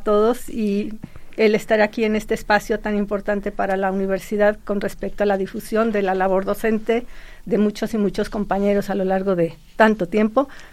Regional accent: Aguascalientes, Mexico; born there; also born or lived in Lagos de Moreno, Mexico / Guanajuato, Mexico; nací aquí en Aguascalientes en febrero del 66, hace ya un ratito, pero por actividades de mi papá nos fuimos mudando a Lagos de Moreno, Jalisco, aquí muy cerca, y después a la ciudad de Guanajuato, capital

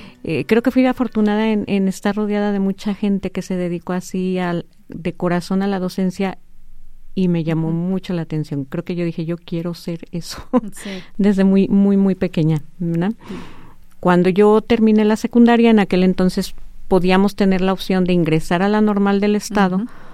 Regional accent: Aguascalientes, Mexico; born there; Soy hidrocálida por nacimiento y por convicción. Amo mi estado, me encanta mi estado. Realmente no me imagino viviendo en el otro lado. Nací aquí en Aguascalientes.

